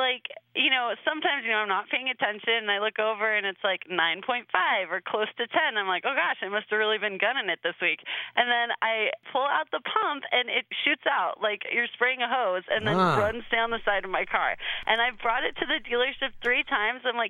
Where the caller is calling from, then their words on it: Los Angeles, California, United States; I am from Los Angeles, so kind of Glendale area.